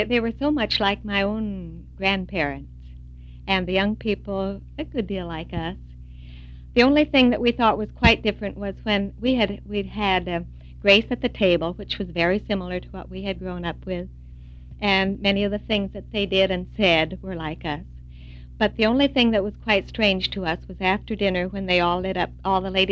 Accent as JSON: {"language": "English", "country": "United States", "tie": "born there", "said": "Well, I said, of course, I was born in America."}